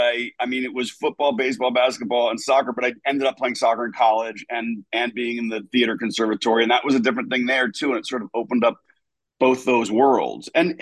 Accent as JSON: {"language": "English", "town": "Washington", "region": "District of Columbia", "country": "United States", "tie": "born or raised there", "said": "Yeah, I grew up in Northwest D.C. on what I always called the less fancy DC Chevy Chase side"}